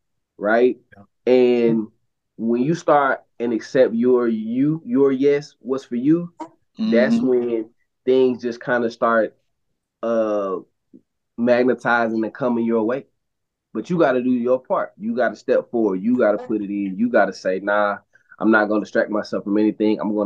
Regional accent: the South, United States; So I was like, nah, I'm from the South. I cannot do this.

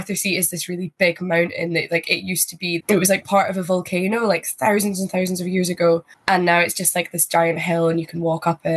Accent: Edinburgh, Scotland, United Kingdom; accent: mixed; also born or lived in London, United Kingdom; So I was born in London in 2000, and then we moved to Edinburgh when I was about 3. But my mum's from Liverpool and my dad's from Glasgow. So kind of from all over the place. But I have lived in Edinburgh for most of my life.

